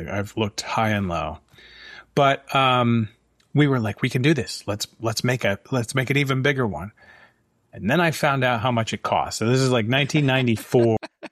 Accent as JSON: {"language": "English", "town": "Cooperstown", "region": "New York", "country": "United States", "tie": "born or raised there", "said": "Cooperstown, basically."}